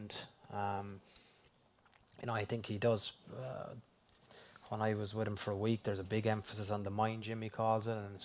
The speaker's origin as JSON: {"language": "English", "country": "Ireland", "said": "But I think a great thing about being Irish, when you're questioned, you usually produce."}